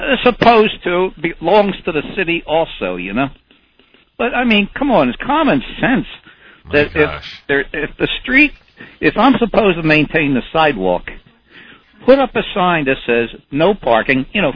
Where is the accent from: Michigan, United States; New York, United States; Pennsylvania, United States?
Pennsylvania, United States; Philadelphia; Okay, well, I come from Philadelphia. What can I tell you?